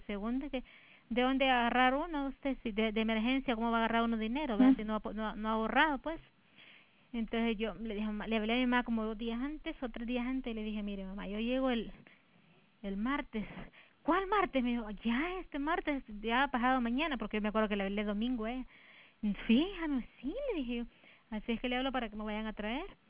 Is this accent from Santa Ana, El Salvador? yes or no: yes; Chalchuapa, Santa Ana, El Salvador; Yo soy de Chalchuapa